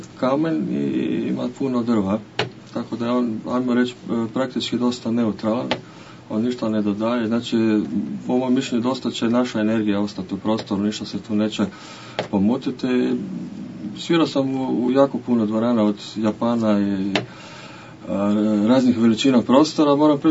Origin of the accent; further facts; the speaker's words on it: Zagreb, City of Zagreb, Croatia; born there; Rođen sam u Zagrebu, u glazbenoj obitelji.